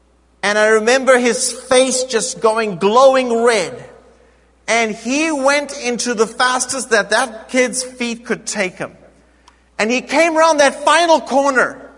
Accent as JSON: {"language": "English", "country": "South Africa", "tie": "born or raised there", "said": "I grew up in South Africa. And I went to a boarding school when I was 7 years old."}